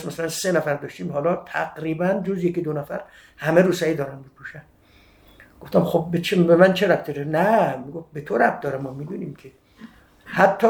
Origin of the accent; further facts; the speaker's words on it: Saveh, Markazi, Iran; بله من ساوه‌ای هم، تو ساوه بزرگ شدم، 18 سال ساوه بودم